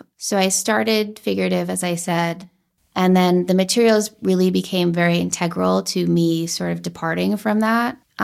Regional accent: New York City, New York, United States; I grew up in Tribeca.

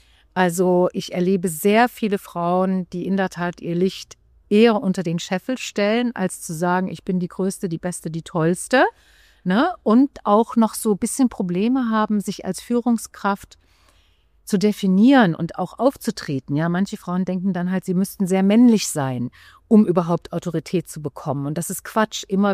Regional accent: East Germany, Germany; Ich bin in der DDR aufgewachsen

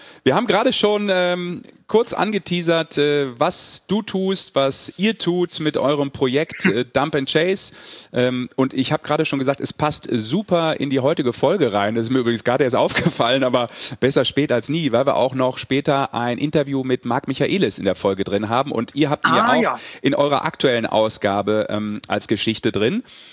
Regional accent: Düsseldorf, North Rhine-Westphalia, Germany; als gebürtiger Düsseldorfer

